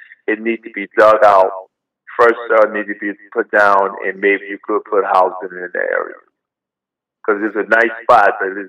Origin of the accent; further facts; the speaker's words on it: New Orleans, Louisiana, United States; I'm originally from New Orleans. As a matter of fact, I'm originally from the Lower Ninth Ward right here where I was born in 1954 in lower part of the Ninth Ward.